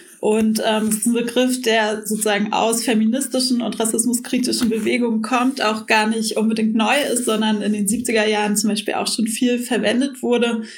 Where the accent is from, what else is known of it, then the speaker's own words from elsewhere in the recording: Berlin, Germany; Und ich bin in Kreuzberg aufgewachsen auch.